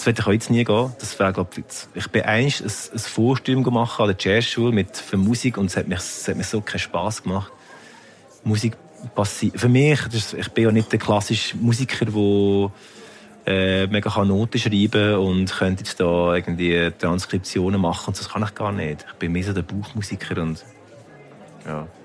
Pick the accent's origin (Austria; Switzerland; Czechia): Switzerland; Lucerne; ich bin natürlich in Luzern aufgewachsen. Also im Kanton Luzern, sehr katholisch.